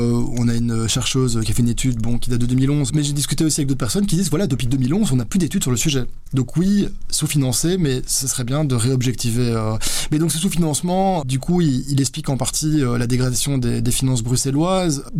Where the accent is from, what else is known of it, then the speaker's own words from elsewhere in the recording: Brussels, Brussels-Capital Region, Belgium; Bon, moi je suis bruxellois, j'ai toujours vécu dans un quartier plutôt multiculturel